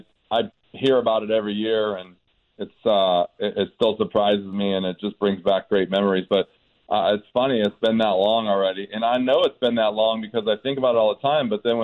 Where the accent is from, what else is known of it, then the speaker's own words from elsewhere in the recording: California, United States; growing up in Orange County and not being a real impressive student, so to speak, I really didn't know much about St. Louis.